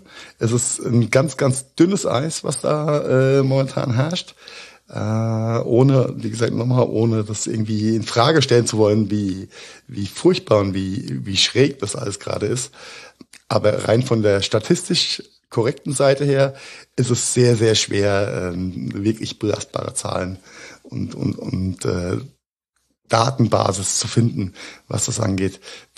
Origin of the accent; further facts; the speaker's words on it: Rhineland-Palatinate, Germany; mein Heimatland Rheinland-Pfalz